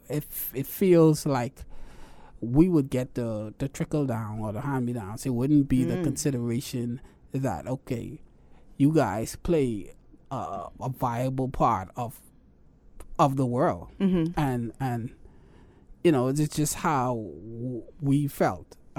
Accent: Bahamas; It stood out that I was from the Bahamas and I was just memorable to everybody because it was like, who the guy from the Bahamas?

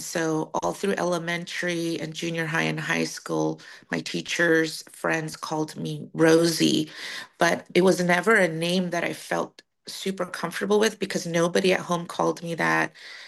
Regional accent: Dos Palos, California, United States; born there; I was born in Dos Palos here in the Central Valley.

